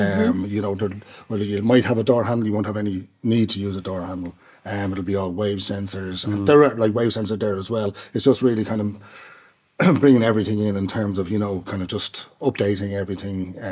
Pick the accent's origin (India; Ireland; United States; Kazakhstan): Ireland; as an Irish joke, our children's hospital is probably about that long it's been taken to be built.